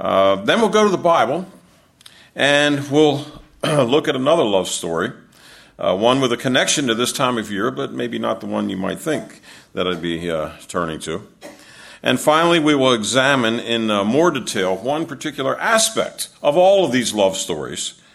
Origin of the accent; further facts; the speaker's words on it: Maryland, United States; You know, we're both from Maryland, so we're up in Pennsylvania